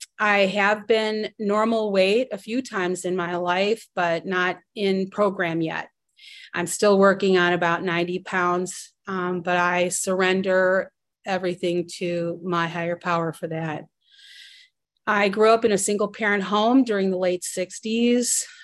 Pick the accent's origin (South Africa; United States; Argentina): United States; Cleveland, Ohio; now in Akron, United States; I am from Cleveland, Ohio, currently living in Akron right now.